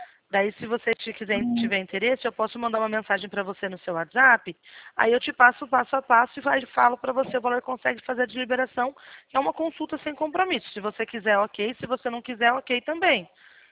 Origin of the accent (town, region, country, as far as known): Presidente Prudente, São Paulo, Brazil